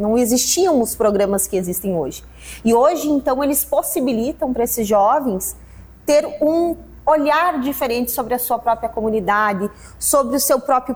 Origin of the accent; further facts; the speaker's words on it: Júlio Cardoso, Rio Grande do Sul, Brazil; Então, eu sou daqui, sou natural daqui, natural de Júlio Cardoso, mas quando eu estava com 14, 15 anos, eu tive a oportunidade de, através da escola, de uma atividade da escola, ir para Porto Alegre.